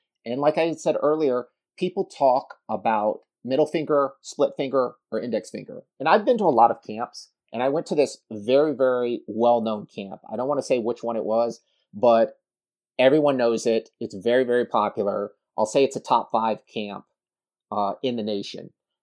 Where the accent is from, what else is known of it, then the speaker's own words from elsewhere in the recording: Texas, United States; I'm from Texas, so I shot a pistol when I was a young age